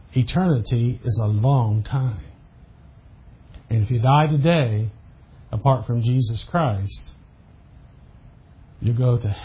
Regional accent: Indiana, United States; I grew up in Indiana. Anybody ever been to Indiana?

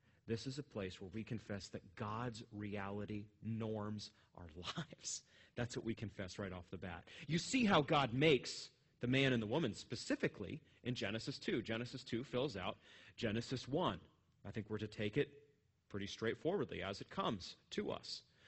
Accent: Maine, United States; I grew up in Maine, so my dad sent me into the blueberry fields at age 11.

